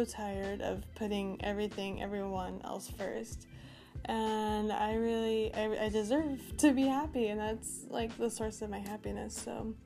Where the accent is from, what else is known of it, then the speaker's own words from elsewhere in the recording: Phoenix, Arizona, United States; now in Brantford, United States; born and raised in Phoenix area, Arizona, currently living in Connecticut State and Brantford.